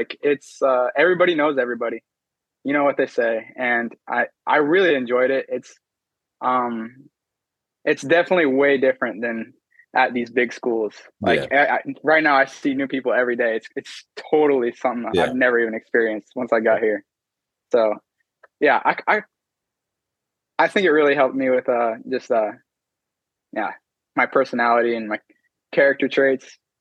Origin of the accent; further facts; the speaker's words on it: Iowa, United States; So I think my town, maybe we had like 1,000 people, like, our graduating class was like 60. So it was pretty small town.